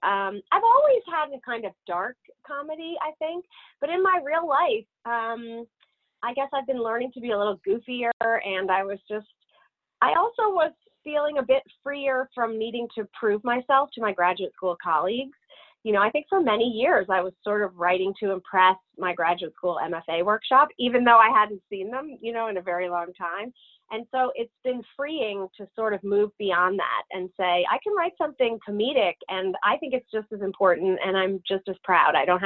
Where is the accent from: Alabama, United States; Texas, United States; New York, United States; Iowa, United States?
New York, United States; I mean, I grew up in New York. My family's from Savannah, Georgia, from the South, but not the Appalachian South.